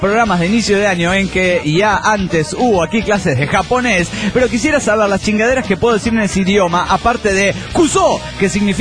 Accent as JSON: {"language": "Spanish", "town": "Santiago", "region": "Santiago Metropolitan", "country": "Chile", "said": "de Santiago de Chile, po."}